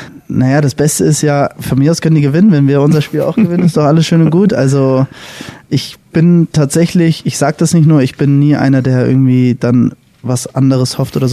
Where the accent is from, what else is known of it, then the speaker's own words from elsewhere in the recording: Germany; Ich glaube schon, dass Deutschland meine Heimat an sich ist. Aber ich will jetzt auch nicht sagen, klar, Hamburg ist für mich so meine Wahlheimat.